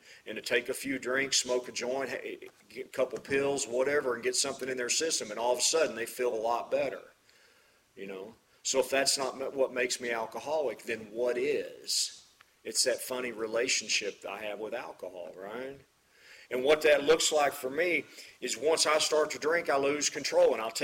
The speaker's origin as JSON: {"language": "English", "town": "Hugo", "region": "Oklahoma", "country": "United States", "tie": "born or raised there", "also_born_or_lived": "Paris, Texas", "said": "I swear to God, I was born in Paris. And you know, it's just because we didn't really have that good of a hospital in Hugo, so you had to cross the river to get born. So I can say I was born in Texas."}